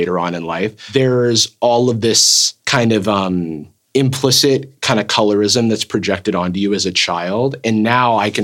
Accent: Florida, United States; very much like me growing up in Florida in a predominantly black neighborhood, not really having any white friends till I was like 12 and then still sounding like this.

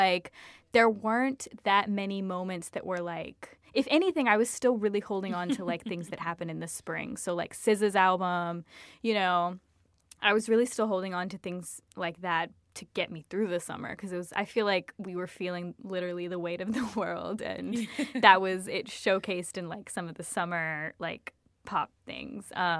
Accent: Louisiana, United States; but I'm from Louisiana, too. So it was really nice to be home.

